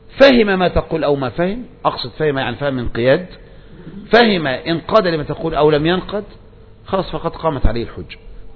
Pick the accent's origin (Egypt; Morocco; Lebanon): Egypt; ولكن لما انتشرت الصوفية والأشاعرة عندنا في مصر